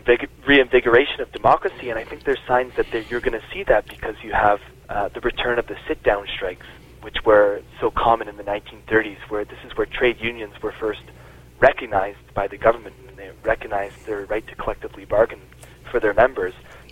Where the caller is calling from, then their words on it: New York City, New York, United States; I'm speaking from New York, and I'm seeing some of the actions that are taking place in New York City right now.